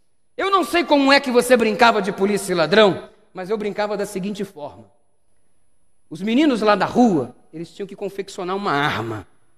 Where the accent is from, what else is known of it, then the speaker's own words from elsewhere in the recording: São João de Meriti, Rio de Janeiro, Brazil; Eu nasci e cresci no Rio de Janeiro. O pastor Hélio conhece perfeitamente o lugar de onde vim. Jardim Paraíso, São João de Meriti, Baixada Fluminense.